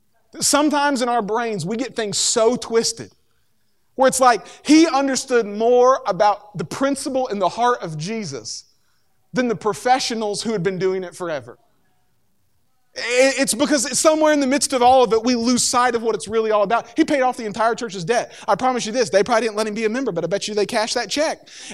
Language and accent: English; Corbin, Kentucky, United States; born there; my family is from, I was born in Corbin, Kentucky, which is the hole in the wall.